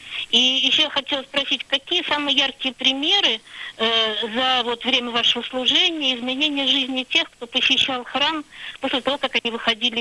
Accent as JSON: {"language": "Russian", "region": "Saint Petersburg", "country": "Russia", "said": "я из Санкт-Петербурга."}